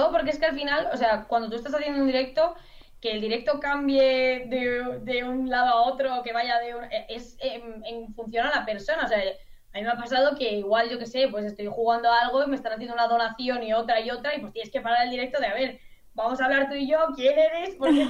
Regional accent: Spain; nos cuesta como los españoles darnos cuenta de que estamos ahí disfrutando de contenido completamente gratis

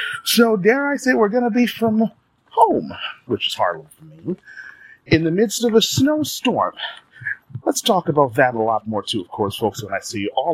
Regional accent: United States; I was eating a tub of ice cream because I'm an American, right?

